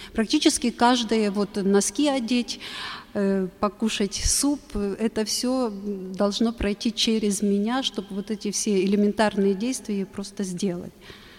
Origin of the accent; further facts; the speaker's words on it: Western Ukraine, Ukraine; now in Moscow, Russia; Ну, так как я из Западной Украины, конечно, украинские песни мои самые любимые. Вот, а уже 6 лет я нахожусь в Москве